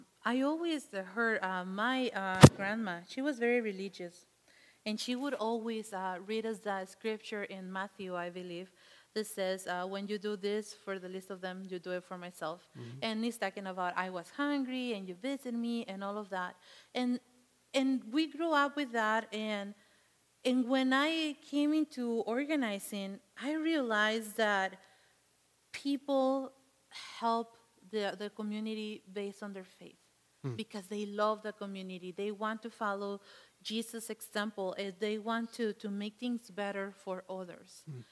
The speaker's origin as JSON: {"language": "English", "country": "Mexico", "said": "I am originally from Mexico."}